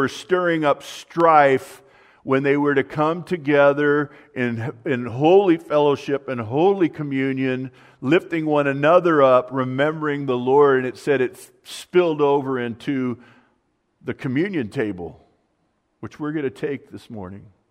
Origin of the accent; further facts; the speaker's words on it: California, United States; now in Michigan, United States; I grew up in Southern California, and I know that they have coastlines here in Michigan